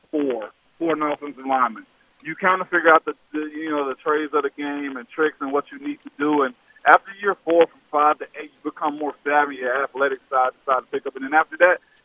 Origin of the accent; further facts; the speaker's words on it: the South, United States; It's going to sound weird because I'm a guy from the South, but I really like sushi.